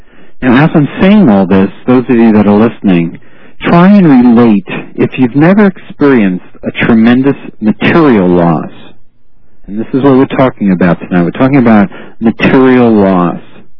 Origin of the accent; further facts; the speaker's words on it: California, United States; these horrible fires in my home state of California.